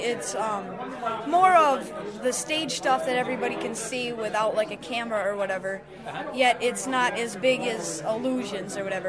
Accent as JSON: {"language": "English", "town": "Greenville", "country": "United States", "said": "Greenville, about 45 miles northeast of here."}